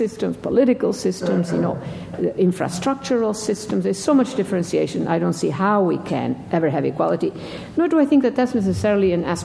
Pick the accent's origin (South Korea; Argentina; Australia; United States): Argentina; Buenos Aires; I remember, I grew up in Buenos Aires, and when I went back to Buenos Aires in the 1990s, the city was a transformed city.